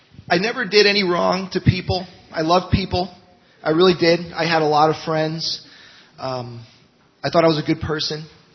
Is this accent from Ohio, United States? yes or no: no; Greenwich, Connecticut, United States; I was born and raised here in Greenwich, Connecticut, to two great parents, Debbie and Charlie, and grew up in the church